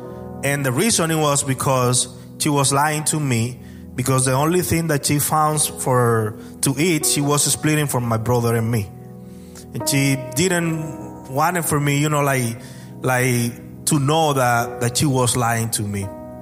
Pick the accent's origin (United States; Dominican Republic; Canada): Dominican Republic; English is a second language; I'm from the Dominican Republic